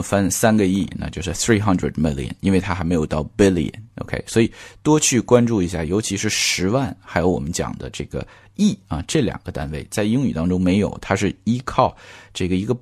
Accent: China; 但是我们中国人好像对热这件事情并不是说那么的在乎啊

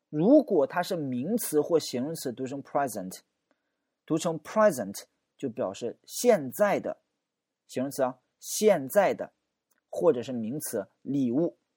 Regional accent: China; 我们中国人有一个非常强大的能力啊

